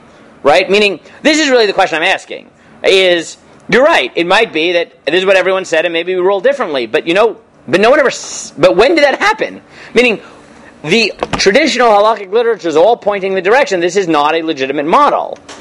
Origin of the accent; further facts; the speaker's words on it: New York, United States; I'm a New Yorker, right?